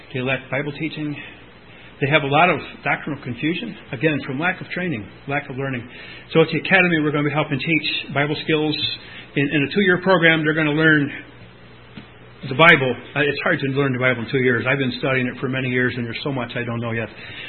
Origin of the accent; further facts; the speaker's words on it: Whitney Point, New York, United States; We're from Whitney Point, New York.